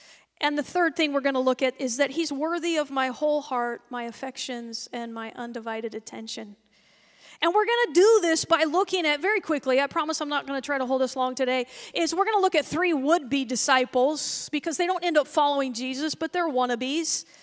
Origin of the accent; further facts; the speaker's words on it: California, United States; I'm from California.